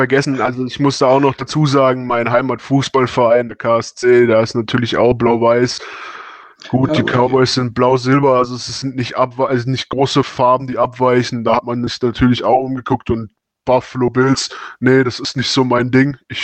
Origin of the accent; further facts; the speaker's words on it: Karlsruhe, Baden-Württemberg, Germany; Also ich komme aus Karlsruhe und aus einem Ami-Viertel, also damaliges Ami-Viertel. Und da waren viele Amerikaner